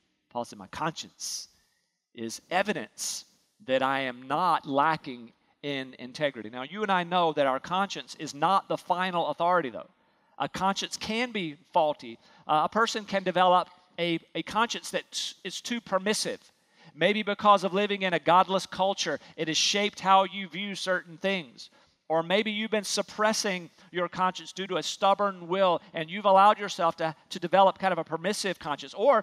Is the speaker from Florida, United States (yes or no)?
no; North Carolina, United States; accent: North Carolina; I think it's my North Carolina accent was there.